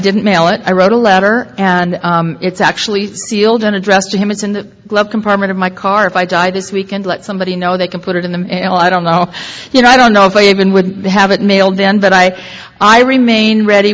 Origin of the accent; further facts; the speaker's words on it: Orange County, California, United States; I grew up in Orange County, moved up to Los Angeles.